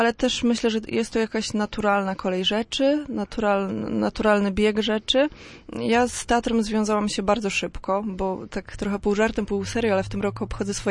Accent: Bytów, Pomeranian Voivodeship, Poland; also born or lived in Gdańsk; ja pochodzę z Bytowa, w Bytowie się urodziłam, tam mieszkałam przez, myślę, że mniejszą połowę, jeżeli o tak o połowie mogę powiedzieć, swojego życia. Później Gdańsk, studia na Uniwersytecie Gdańskim

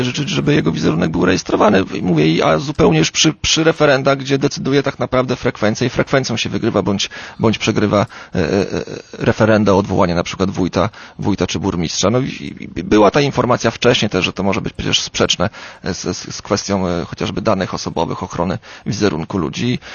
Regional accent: Słupsk, Pomeranian Voivodeship, Poland; No to ja jestem ze Słupska, widzę Słupsk na przestrzeni lat

